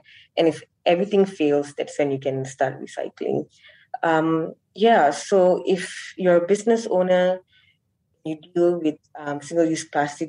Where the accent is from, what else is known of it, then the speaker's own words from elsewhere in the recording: Seremban, Negeri Sembilan, Malaysia; I come from Seremban